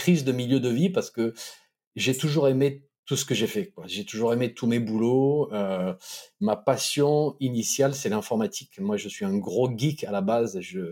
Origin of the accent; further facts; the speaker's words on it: France; alors tu imagines utiliser ce terme chez nous en France, c'est juste complètement hors de question.